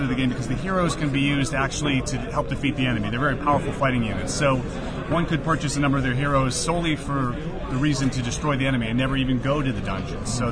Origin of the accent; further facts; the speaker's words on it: New Haven, Connecticut, United States; You know, I'm from New Haven.